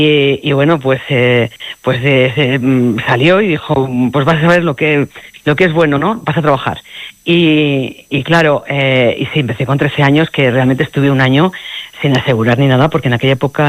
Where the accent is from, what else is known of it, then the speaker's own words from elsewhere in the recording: Castile and León, Spain; he presentado cosas de mi provincia también, de Salamanca, de varios sitios